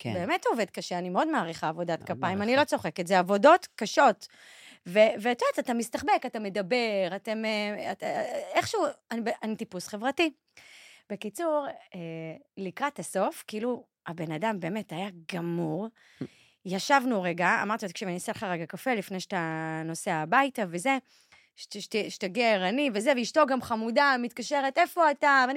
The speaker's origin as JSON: {"language": "Hebrew", "town": "Rishon LeZion", "region": "Central District", "country": "Israel", "said": "אני מראשון, אני מרשלת."}